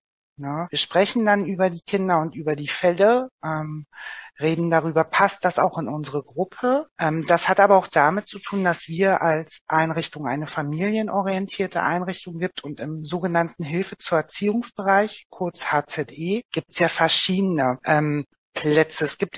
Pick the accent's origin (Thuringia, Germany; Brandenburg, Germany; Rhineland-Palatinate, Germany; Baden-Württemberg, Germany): Brandenburg, Germany; Oranienburg; ich komme ja selbst aus Oranienburg